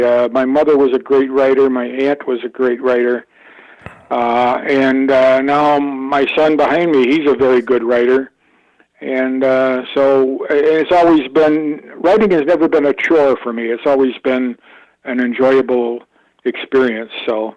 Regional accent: Chicago, Illinois, United States; Oh, I was born and raised in Chicago.

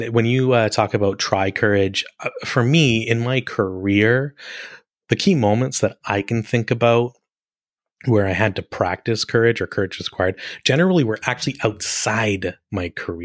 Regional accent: Calgary, Alberta, Canada; moved away as an adult; also born or lived in Fort McMurray / Ottawa / London / New York; now in Chicago, United States; I grew up in Calgary. I moved to Fort McMurray. I did Ottawa. I moved to London and New York. And now I reside in Chicago.

